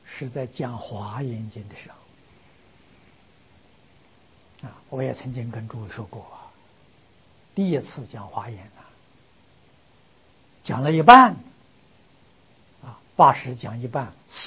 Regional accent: China; 我们中国人讲世世代代就干这个行业

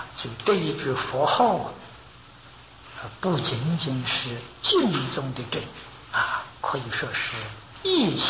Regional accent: China; 这个身在我们中国人讲利益气啊

